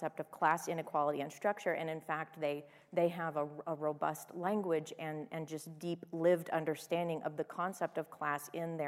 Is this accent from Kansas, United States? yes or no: yes; Kansas, United States; also born or lived in New York; So I come from a place where I moved back to Kansas happily from New York in my 20s, and I love New York, and I go there often for business. But I have chosen to plant myself 30 miles from the farm I grew up on